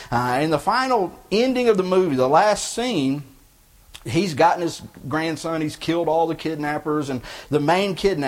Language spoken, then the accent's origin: English; Texas, United States; or I grew up in Texas, there were days it was too hot to go out and play